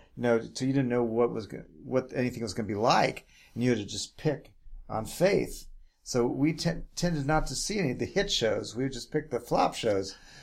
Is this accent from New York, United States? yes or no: yes; New York City, New York, United States; maybe because I'm from New York City or maybe just nature gave me a pragmatic attitude about life.